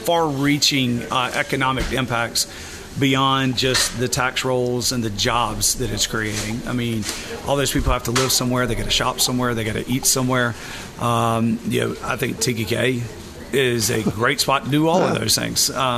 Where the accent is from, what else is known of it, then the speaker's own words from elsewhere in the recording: Rock Hill, South Carolina, United States; I grew up in Rock Hill in the Rock Hill School District.